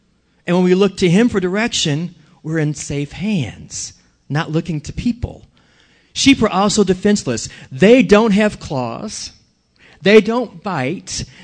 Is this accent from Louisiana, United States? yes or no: yes; New Orleans, Louisiana, United States; And, of course, I am from New Orleans, and I was nowhere ever near farm animals until I was a teenager.